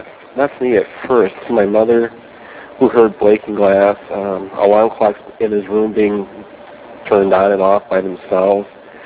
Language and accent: English; Oklahoma, United States; Well, I'm right from Oklahoma.